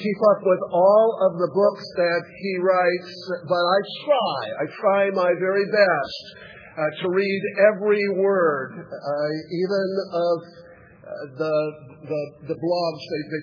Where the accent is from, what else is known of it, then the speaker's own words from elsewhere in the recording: Dallas, Texas, United States; moved away; Welcome to ACCS and welcome to Dallas. It's my hometown. I don't live here any longer.